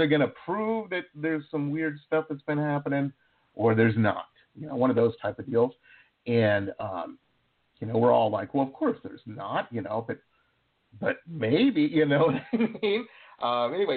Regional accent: Detroit, Michigan, United States; I went to college in Boston, and I grew up in Detroit

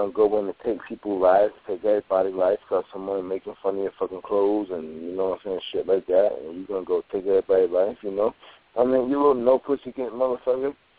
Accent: Brooklyn, New York, United States; I grew up in Brooklyn in the 80s.

